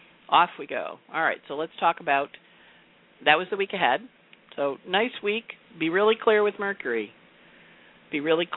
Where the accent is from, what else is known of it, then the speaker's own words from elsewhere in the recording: Redding, California, United States; born there; I was born on September 11th, 1987, time 11:46 in Redding, California.